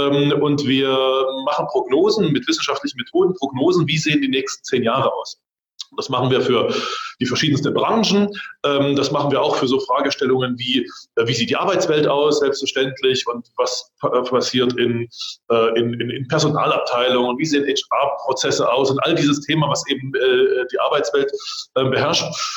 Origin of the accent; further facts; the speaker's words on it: East Germany, Germany; Ich komme aus dem Osten.